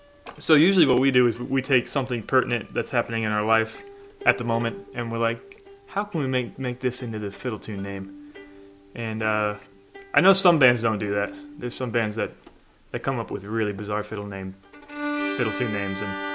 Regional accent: Akron, Ohio, United States; also born or lived in Indiana; Yeah, I'm from Akron, Ohio originally. Yeah. Born and raised. Well, I've lived in Indiana for a while, but mostly Akron, Ohio.

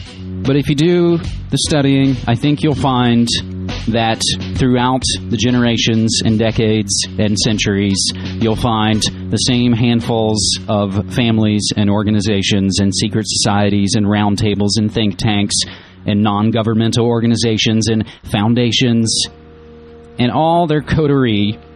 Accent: West Virginia, United States; this is of pretty fundamental importance to my home state of West Virginia.

